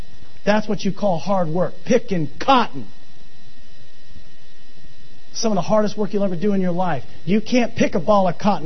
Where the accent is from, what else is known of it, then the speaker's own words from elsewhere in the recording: Benbrook, Texas, United States; Because I was born and raised in Benbrook, Texas, and kids from Benbrook, Texas don't do well in life.